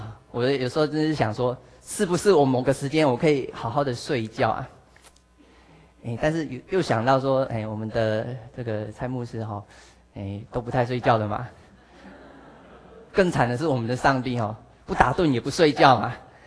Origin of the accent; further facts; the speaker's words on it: Hualien, Hualien County, Taiwan; 就想要回去我的家乡，就是花莲，